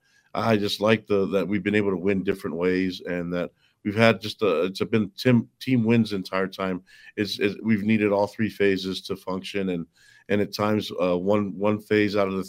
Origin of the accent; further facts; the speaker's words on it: Hawaii, United States; Met my wife at BYU. I'm from Hawaii. She's from Florida